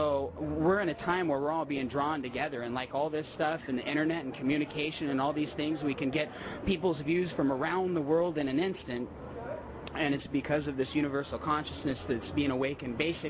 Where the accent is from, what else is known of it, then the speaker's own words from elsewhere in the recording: Vancouver, Washington, United States; Originally, I'm from a small farm in Vancouver, Washington.